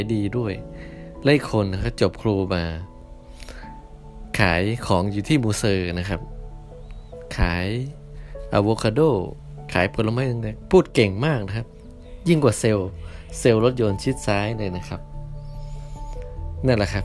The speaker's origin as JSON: {"language": "Thai", "town": "Mae Sot", "region": "Tak", "country": "Thailand", "said": "ผมเองก็เป็นคนแม่สอดนะครับกลับไปที่บ้านนะครับ"}